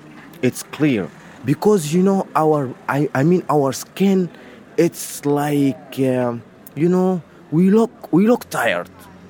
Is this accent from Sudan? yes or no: yes; El Geneina, West Darfur, Sudan; English is a second language; now in Italy; I'm from Western state in Darfur. It's called Al Janina City, and I arrived here about 2 weeks ago in Italy.